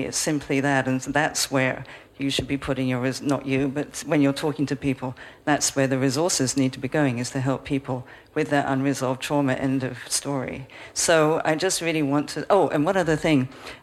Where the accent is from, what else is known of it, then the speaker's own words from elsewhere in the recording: Vancouver, British Columbia, Canada; I'm actually from Vancouver, Canada.